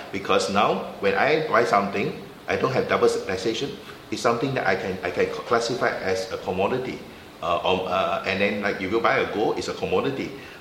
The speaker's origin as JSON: {"language": "English", "country": "Singapore", "lives_now": "Australia", "said": "I'm from Asia. It's not because I'm trying to say I'm different, but all I'm saying is I come from Singapore"}